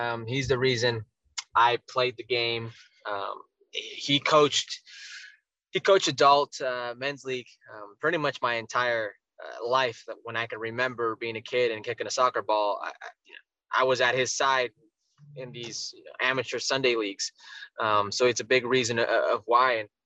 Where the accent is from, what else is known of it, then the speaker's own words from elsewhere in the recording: Las Vegas, Nevada, United States; also born or lived in Los Angeles / Oxnard; I grew up in Vegas for majority of my, what was my youth and formative years, but, you know, I was born in LA. I was raised up until a certain moment, I believe 8 or 9, in Oxnard, California, you know, in Ventura.